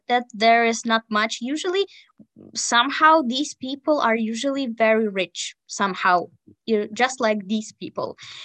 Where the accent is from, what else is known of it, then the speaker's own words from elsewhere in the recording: Western Ukraine, Ukraine; because I'm from Western Ukraine